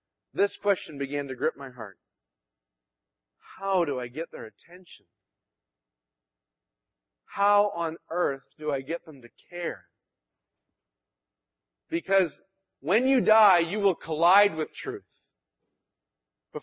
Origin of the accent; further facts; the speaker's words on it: Western Canada, Canada; So I moved from Western Canada to Vancouver, which is sort of like the San Francisco of Canada.